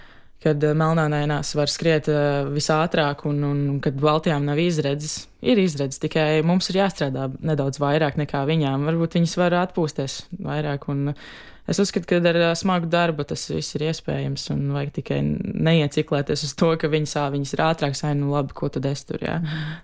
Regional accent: Ķeipene, Ogre Municipality, Latvia; also born or lived in Ķekava; Piedzimu Ogrē un es dzīvoju pie vecmāmiņas 11 gadus Ķeipenē. Tur es uzaugu, pēc tam pārcēlos Ķekavu pie māmas dzīvot.

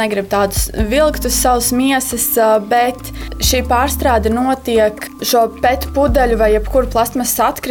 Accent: Valmiera, Valmiera Municipality, Latvia; un es arī esmu no Valmieras.

